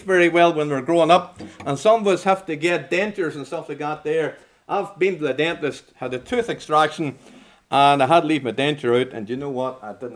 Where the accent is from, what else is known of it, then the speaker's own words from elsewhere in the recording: Northern Ireland, United Kingdom; now in Scotland; When I came over here from Northern Ireland, I was amazed at all the wee roads and stuff around Dumfries and Galloway.